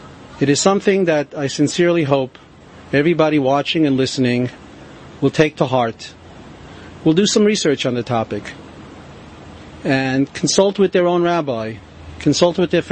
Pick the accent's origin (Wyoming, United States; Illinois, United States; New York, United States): New York, United States; Brooklyn; born there; also born or lived in Staten Island; I was born in Brooklyn, New York, and later moved to Staten Island, New York, where I lived for over 25 years.